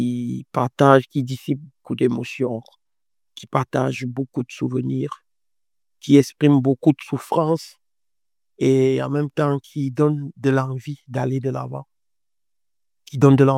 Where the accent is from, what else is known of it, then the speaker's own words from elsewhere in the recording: Cameroon; moved away as an adult; also born or lived in Morocco; Le Cameroun, je suis né au Cameroun, j'ai grandi au Cameroun, j'ai mon bac. J'ai obtenu mon bac à l'âge de 18 ans. 18 ans, je voyage pour le Maroc, pour aller faire mes études au Maroc.